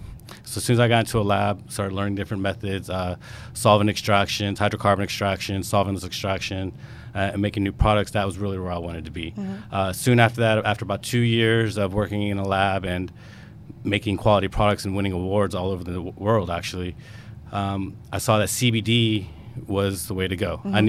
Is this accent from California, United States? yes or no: no; Houston, Texas, United States; I'm originally from the Houston area, so coming back home was a gift to me.